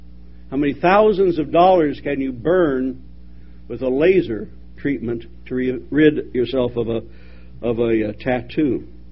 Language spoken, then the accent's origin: English; Wyoming, United States; I'm from Wyoming. And the area where I grew up, Colorado, Wyoming, Nebraska, I've seen some unusual things.